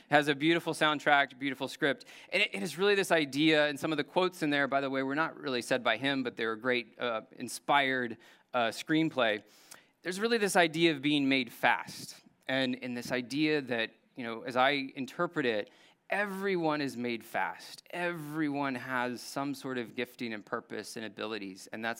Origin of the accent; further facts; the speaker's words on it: Indiana, United States; And this was one of growing up in Indiana, of not having a number of maybe professional models for an obvious reason.